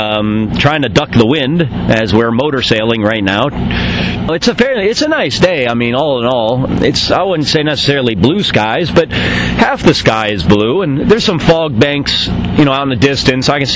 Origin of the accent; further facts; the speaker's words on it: United States; even though I'm from the United States and our vessel is registered in the United States, I cannot enter this base.